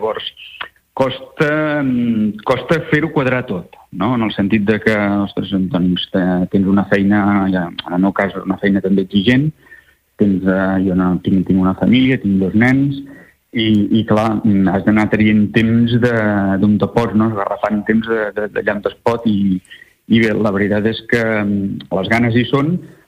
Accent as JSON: {"language": "Catalan", "town": "La Bisbal d'Empordà", "region": "Catalonia", "country": "Spain", "tie": "born there", "lives_now": "Palafrugell, Spain", "said": "jo tinc la sort de viure a Palafrugell, com has dit al principi. Si bé soc nascut a la Bisbal, però visc a Palafrugell"}